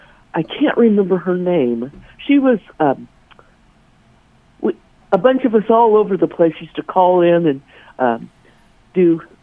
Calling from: Topeka, Kansas, United States; Topeka, Kansas.

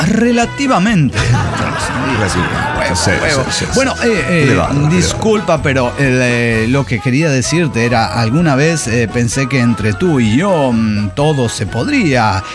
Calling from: Cochabamba, Bolivia; de Cochabamba, Bolivia.

